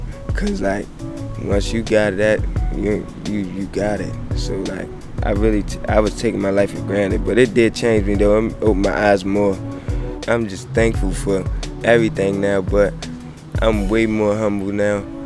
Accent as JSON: {"language": "English", "town": "Baltimore", "region": "Maryland", "country": "United States", "tie": "born or raised there", "said": "Well, I grew up in West Baltimore, Maryland."}